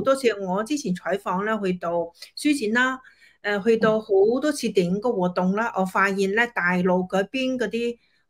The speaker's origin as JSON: {"language": "Cantonese", "country": "Hong Kong", "said": "但系同时间咧，我哋香港人就好难入到啦，好难抢到个位啦。"}